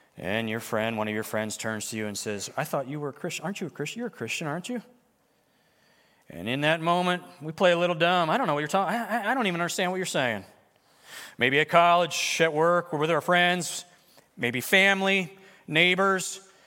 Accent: East Coast, United States; I'm like, yeah, I'm that kid from the East Coast.

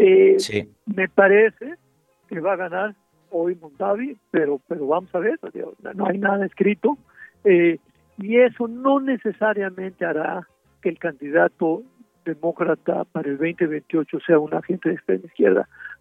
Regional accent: Mexico; Sigo siendo mexicano.

